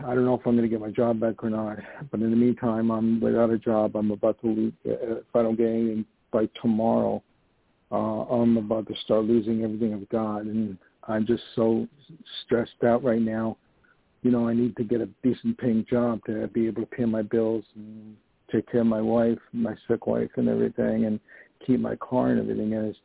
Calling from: New York, United States; I'm calling from New York.

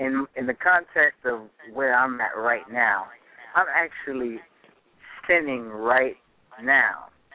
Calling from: Florida, United States; I'm actually calling from Florida right now.

